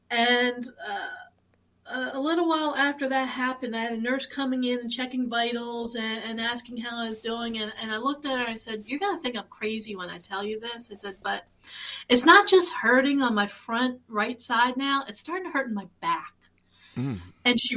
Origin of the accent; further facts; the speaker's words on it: Mount Pleasant, Pennsylvania, United States; I am outside of Pittsburgh in Mount Pleasant, Pennsylvania.